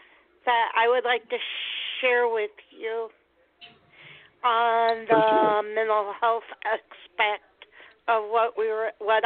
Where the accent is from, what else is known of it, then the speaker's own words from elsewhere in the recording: Streator, Illinois, United States; And then now I'm just trying to find a place here in my hometown because I live in Illinois, so I'm in a little town called Streeter.